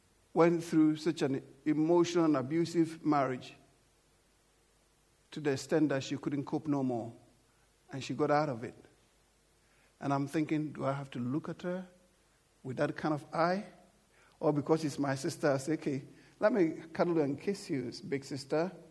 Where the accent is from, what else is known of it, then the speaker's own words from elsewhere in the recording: United Kingdom; As it were, they are Europeans and we are British.